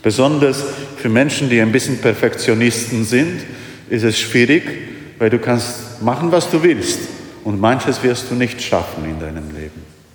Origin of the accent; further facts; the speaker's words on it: Silesian Voivodeship, Poland; Und ich stamme aus Oberschlesien, das habe ich schon oft erwähnt.